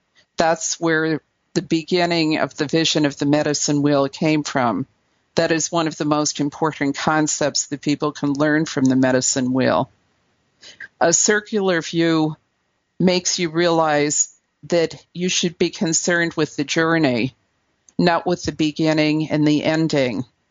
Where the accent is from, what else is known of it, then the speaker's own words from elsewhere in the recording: Newark, New Jersey, United States; I am of Welsh heritage, although if you go back far enough, my ancestors lived very close to the earth and in ways that were not very different from the ways that the Native people did in this country. I grew up in a 1.5-room apartment in Newark, New Jersey.